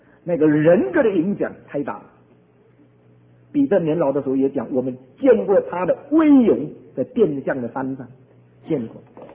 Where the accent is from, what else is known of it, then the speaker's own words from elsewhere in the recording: southern China, China; 那我是南方人，我是南方人